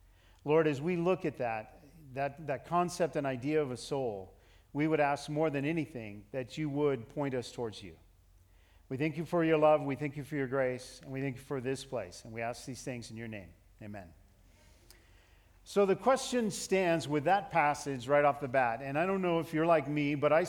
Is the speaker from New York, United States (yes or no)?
no; Seattle, Washington, United States; I'm from Seattle, Washington.